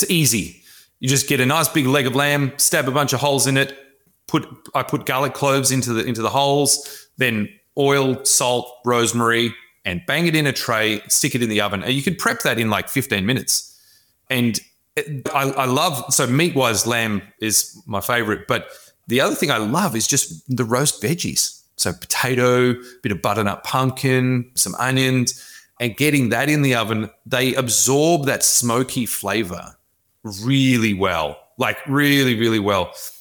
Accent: Australia; I'm Australian, as you can tell by my glorious accent.

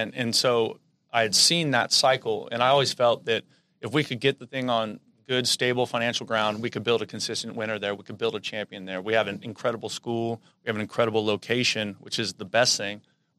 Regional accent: California, United States; I grew up in the Bay, and, you know, I grew up going to San Jose State games.

